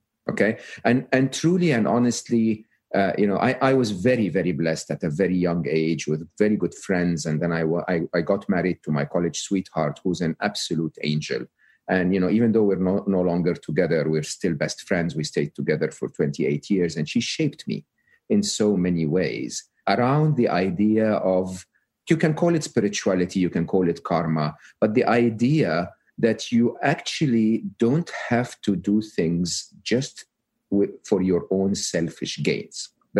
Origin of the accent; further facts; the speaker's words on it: Egypt; English is a second language; You know, I'm Egyptian, born and raised in Egypt. I went to public school, public university in Egypt.